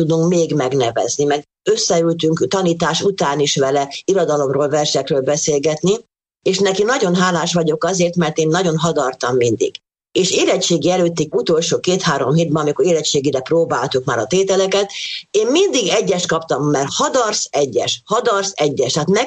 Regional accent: Kecskemét, Bács-Kiskun, Hungary; also born or lived in Tiszakécske; Én Tiszakécsként születtem, akkor még Ókécskének hívták. Édesapám a községi tanácsnál volt jegyző, anyukám akkor nem dolgozott. Aztán Kecskemétre költöztünk

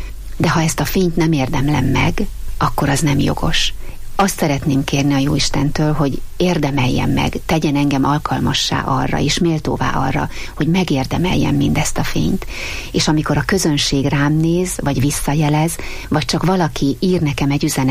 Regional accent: Sátoraljaújhely, Borsod-Abaúj-Zemplén, Hungary; A férjemmel úgy terveztük az életünket, hogy Sátoraljá új helyen maradunk. Mind a ketten ott születtünk, ott volt és ott van a családunk

